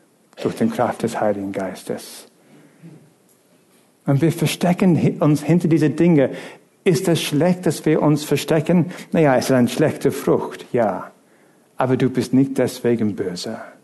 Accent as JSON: {"language": "German", "region": "England", "country": "United Kingdom", "tie": "born or raised there", "said": "In England, wo ich aufgewachsen bin, wir haben diese Zeiten gehabt, wo es richtig Pea Soup Fog war."}